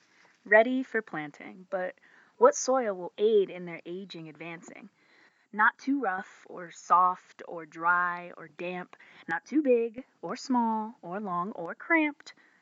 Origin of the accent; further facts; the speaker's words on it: Ohio, United States; Growing up in Ohio, I went to public school.